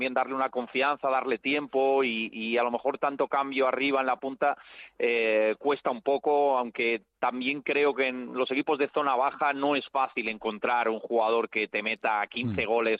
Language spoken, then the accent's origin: Spanish; Salamanca, Castile and León, Spain; y como sabes que yo soy de Salamanca, sí